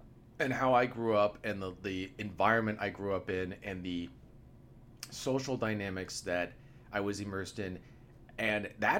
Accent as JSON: {"language": "English", "region": "Pacific Northwest", "country": "United States", "said": "I come from the Pacific Northwest, and the social dynamics are much, much more difficult."}